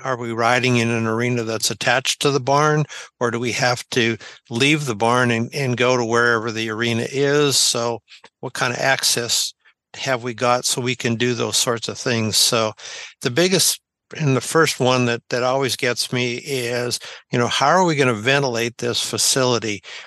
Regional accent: Western Canada, Canada; now in United States; Growing up in Western Canada, I got to see how we did things there. And then since moving to Kentucky

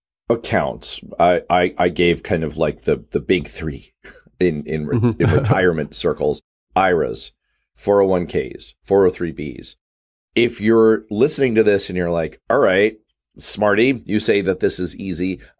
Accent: Manhattan, New York, United States; because I grew up in Manhattan, I'd bring all my friends who came to visit.

